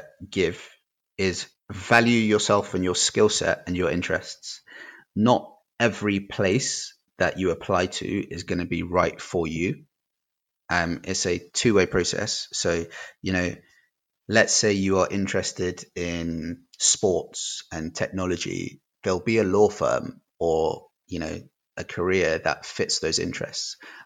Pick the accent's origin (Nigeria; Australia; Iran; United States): Nigeria; So I'm from Nigeria